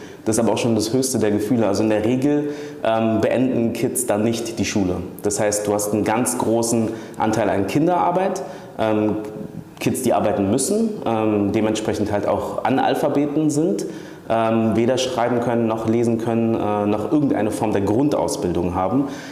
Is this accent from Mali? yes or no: yes; Mali; ich bin gebürtig aus Mali